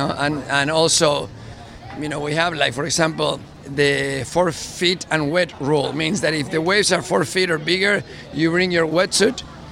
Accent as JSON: {"language": "English", "country": "Argentina", "moved": "as an adult", "said": "we came from Argentina and we came as young adults. So none of us have family here."}